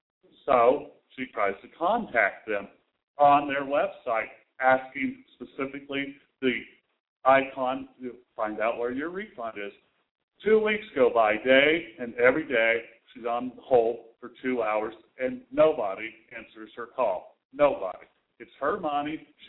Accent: Indiana, United States; If a group in Indiana, 30 miles from here, my home state, called Empower Indiana, can fight back

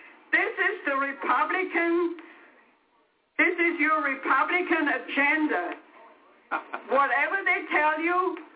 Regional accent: Austria; also born or lived in Kentucky; now in United States; I came to this country from Austria in 1958 to Kentucky.

